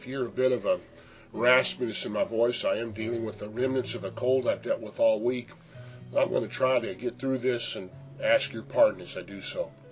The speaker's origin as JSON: {"language": "English", "country": "United States", "said": "As an American, I ask, where is my country is heading?"}